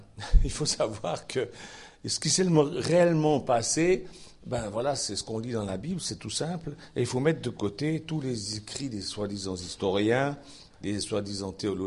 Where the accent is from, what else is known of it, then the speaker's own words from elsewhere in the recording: Lausanne, Vaud, Switzerland; born there; Par exemple, moi, je suis né à Lausanne, mais je suis originaire de Saint-Saphorin.